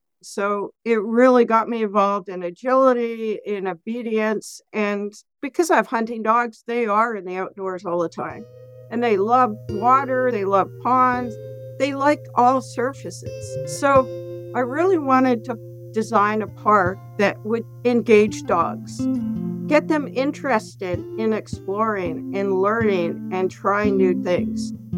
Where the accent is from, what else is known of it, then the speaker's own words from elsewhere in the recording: Canada; I grew up in Canada. From day one, I was outdoors hiking, fishing, backpacking.